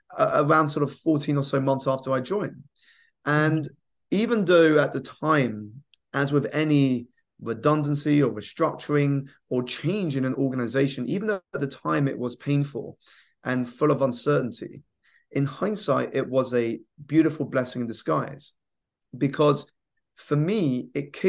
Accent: United Kingdom; So I grew up here in the United Kingdom. My parents were Malaysian immigrants into the country

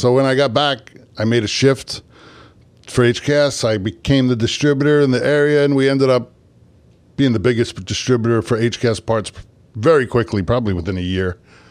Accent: New York, United States; So I'm from New York.

